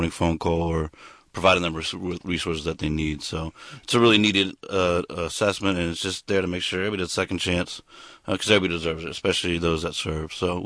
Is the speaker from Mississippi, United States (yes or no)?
no; Maryland, United States; I've moved pretty much all over the nation. Spent most of my time growing up in Maryland, D.C. area. But, I just had a lot of time moving around, get to know a lot of diverse areas